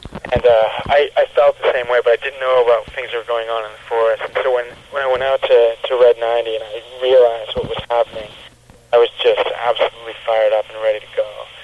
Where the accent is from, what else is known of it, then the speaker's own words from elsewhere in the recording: California, United States; I'm originally Californian, in an area that's right next to some of the last redwoods down in Sonoma County.